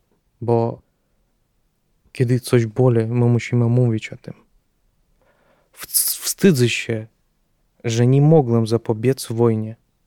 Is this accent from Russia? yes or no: yes; Russia; Polish is a second language; Jestem z Rosji.